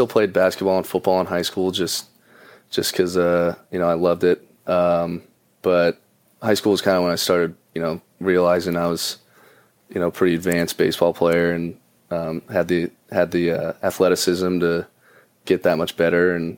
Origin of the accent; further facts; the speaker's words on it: Parker, Colorado, United States; also born or lived in Littleton; But I was born in Littleton, which is just 15 minutes up the road. Lived my whole life in the same house in Parker, so... Yeah, it's been, you know, born and raised Colorado native.